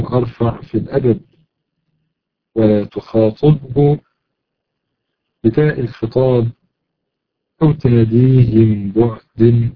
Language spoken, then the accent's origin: Arabic; Egypt; لكن عندنا مثلا في مصر أن تقول يا شيخ فلان هذا أمر لا شيء فيه